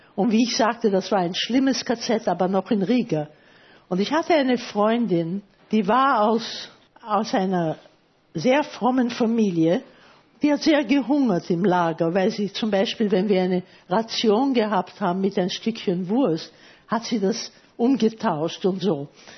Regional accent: Vienna, Austria; Und da habe ich gesagt, ich bin aus Wien.

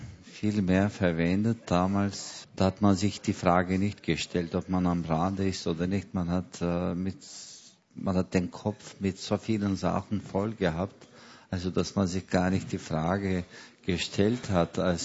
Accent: Turkey; first language Kurdish; German is a second language; dort habe ich bis zu meinem 7. Lebensjahr nur Kurdisch gesprochen. Mit 7 Jahren bin ich gleich in einer türkischen Schule gewesen

